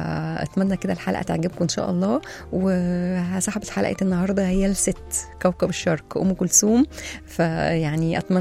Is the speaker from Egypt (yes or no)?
yes; Egypt; مش موجودة مش في وجداننا احنا بس كمصريين، لا هي موجودة ومحبوبة في كل العالم.